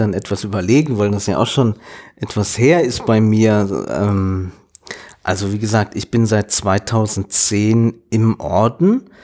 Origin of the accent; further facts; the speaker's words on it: Oberhausen, North Rhine-Westphalia, Germany; ich komme aus Oberhausen, bin jetzt 37 Jahre alt und seit 2010 bin ich bei den Kapuzinern.